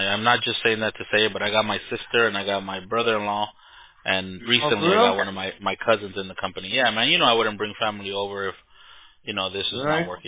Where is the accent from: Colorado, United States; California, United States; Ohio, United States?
California, United States; Lynwood; I was born and raised in Linwood. Not sure you're familiar with Linwood. It's right next to Compton, Watts, South Central LA.